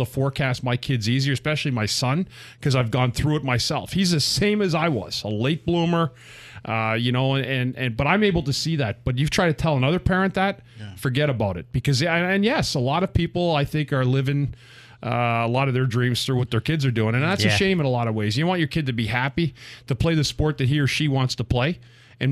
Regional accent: Ottawa, Ontario, Canada; I grew up in Ottawa, and people that may or may not know, we have the largest skating rink in the world.

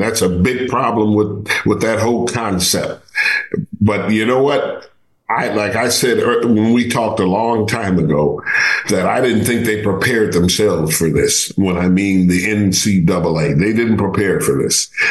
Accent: Michigan, United States; So Campy and I, we really go way back, and I'm from Michigan.

